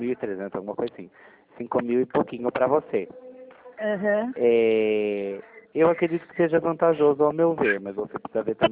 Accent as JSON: {"language": "Portuguese", "town": "Piracicaba", "region": "São Paulo", "country": "Brazil", "said": "eu não sou nem de Americana. Eu sou de Piracicaba"}